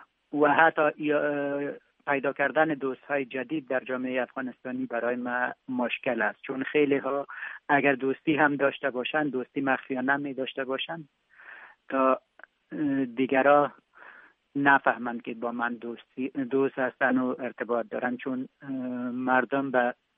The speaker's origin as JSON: {"language": "Persian", "country": "Afghanistan", "tie": "born or raised there", "lives_now": "Canada", "said": "در افغانستان بزرگ شدیم، با فرهنگ افغانستان بزرگ شدیم."}